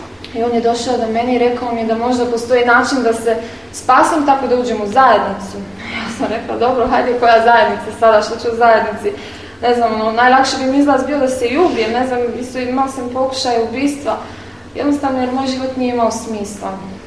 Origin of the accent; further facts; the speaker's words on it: Sarajevo, Federation of Bosnia and Herzegovina, Bosnia & Herzegovina; Ja sam iz Sarajeva gdje sam prošla 5 godina rata, od 92. do 96. tako da. I kada sam imala 9 godina, 8 godina, rat je počeo.